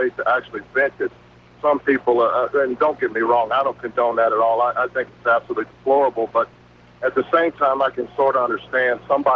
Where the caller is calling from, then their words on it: Dallas, Texas, United States; I'm calling you from Dallas, Texas, listening to you on 570 KLIF.